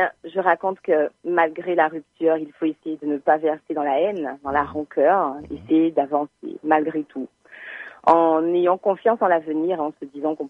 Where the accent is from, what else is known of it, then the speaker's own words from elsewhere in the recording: Martinique; il y a beaucoup de pans de notre histoire en tant que Martiniquais, Antillais, que nous ne connaissons pas beaucoup.